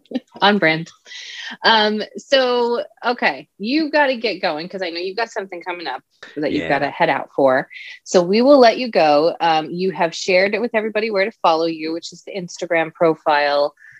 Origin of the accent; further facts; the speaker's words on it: Texas, United States; Because I'm from Texas.